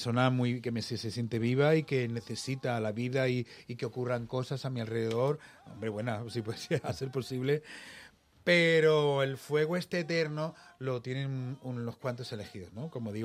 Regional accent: Badalona, Catalonia, Spain; en Badalona, además, de donde yo soy

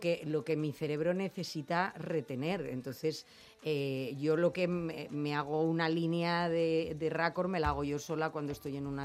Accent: Madrid, Community of Madrid, Spain; yo soy de Madrid, de centro, porque soy de... Es que soy de Chamberí.

